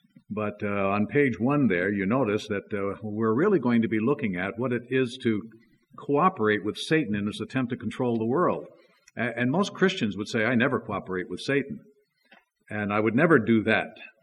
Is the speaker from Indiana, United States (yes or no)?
no; Orlando, Florida, United States; And actually, I'm from Orlando, Florida, and love being here.